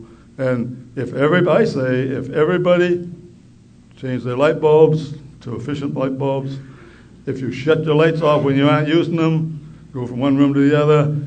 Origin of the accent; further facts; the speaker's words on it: Tamworth, New Hampshire, United States; from Winnalansett, New Hampshire, in the northern part of northwest corner of Tamworth